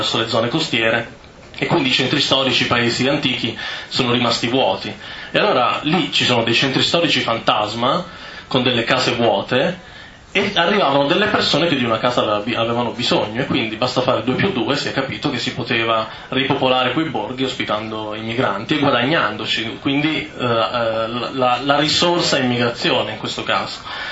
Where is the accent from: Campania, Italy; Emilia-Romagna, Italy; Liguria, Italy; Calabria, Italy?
Calabria, Italy; Io vengo dalla provincia di Reggio Calabria, che spesso è conosciuta soltanto per fatti negativi.